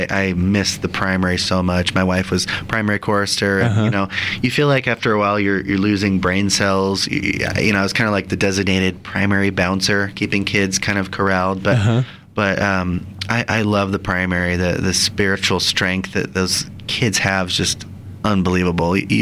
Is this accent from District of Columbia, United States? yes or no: no; Kansas, United States; So I'm actually not from Utah, I'm from Kansas. My parents are converts.